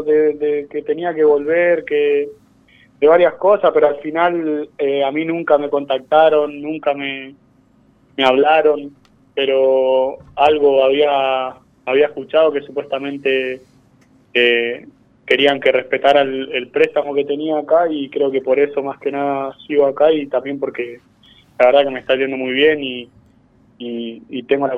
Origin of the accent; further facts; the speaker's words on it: Argentina; born there; soy nacido en Argentina, pero tengo pariente, digamos, paraguayo, pero soy argentino.